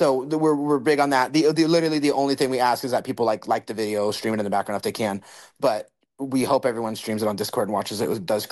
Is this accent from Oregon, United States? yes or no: yes; Oregon, United States; I'm from Oregon.